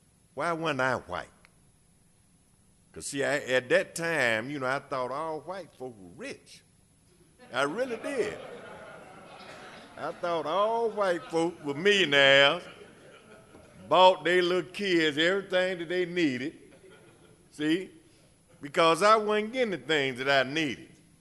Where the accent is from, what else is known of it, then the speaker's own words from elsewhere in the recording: Atlanta, Georgia, United States; born there; I was born in Atlanta, Georgia. I'm a Grady baby.